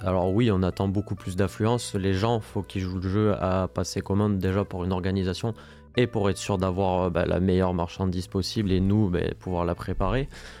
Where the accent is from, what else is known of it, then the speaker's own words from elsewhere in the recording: Bergerac, Nouvelle-Aquitaine, France; je suis né à Bergerac, j'ai vécu aux alentours, donc on est d'ici